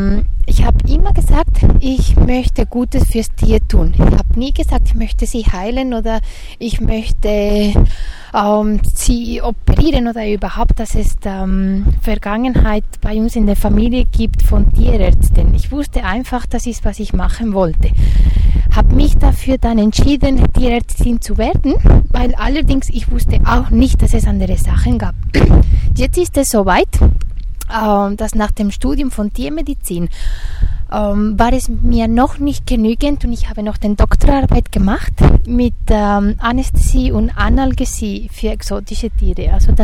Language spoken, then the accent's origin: German; Spain; German is a second language; now in Zurich, Switzerland; ich komme ursprünglich aus Spanien und ich bin seit 10 Jahren in die Schweiz, allerdings in Zürich, Zürich-Bereich.